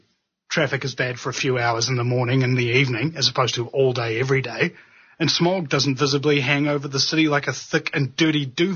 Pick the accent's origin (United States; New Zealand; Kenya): New Zealand; Auckland; born there; I was born in Auckland, and after seeing a few small towns and big cities elsewhere in the country and around the world, I kind of dig it, man, personally.